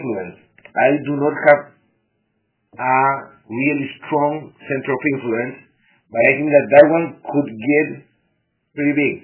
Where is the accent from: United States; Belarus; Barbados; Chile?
Chile; English is a second language; Chile is I was born and raised in Chile, but it was not the country where I did mainly business.